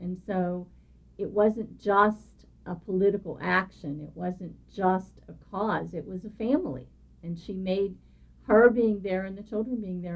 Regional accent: Pennsylvania, United States; I grew up in Butler County, Pennsylvania.

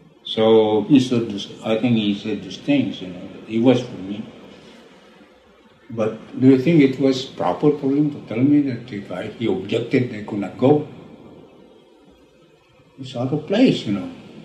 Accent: Philippines; I'm a Filipino, he's Filipino, and Caesar's a Mexican and I'm not.

